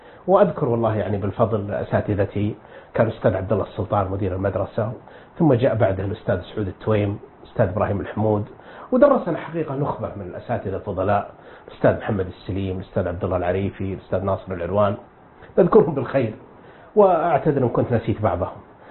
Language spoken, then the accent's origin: Arabic; Huraymila, Riyadh Province, Saudi Arabia; ثم فتح المعهد العلمي في مدينة حريملاء وهي يعني مدينتنا ومسقط رأسي، فانتقل الوالد باعتبار أن المعهد في مدينته، انتقل بنا إلى حريملاء